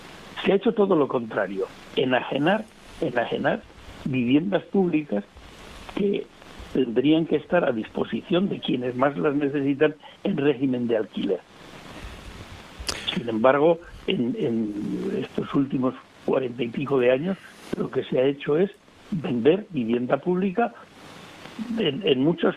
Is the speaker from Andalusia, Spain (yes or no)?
no; Burgos, Castile and León, Spain; Yo que nací en Burgos, cuando la adolescencia la pasé allá